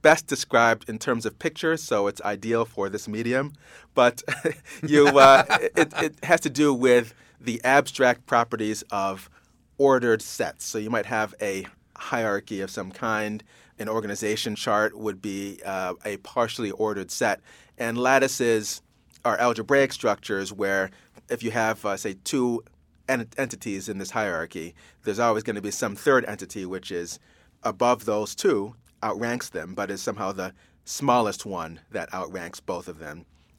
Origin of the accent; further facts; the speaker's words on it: Brockport, New York, United States; In upstate New York. So there's a suburb of Rochester called Brockport.